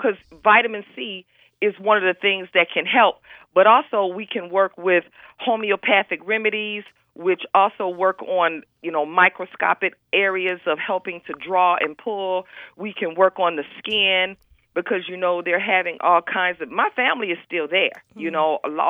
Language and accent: English; Flint, Michigan, United States; because I'm from Flint